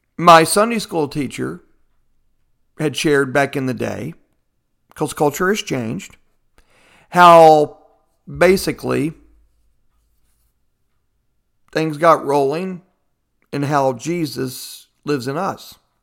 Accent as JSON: {"language": "English", "town": "Fort Worth", "region": "Texas", "country": "United States", "tie": "born or raised there", "said": "I live in Fort Worth, Texas, born and raised in Texas. Of course, native again in Fort Worth, Texas."}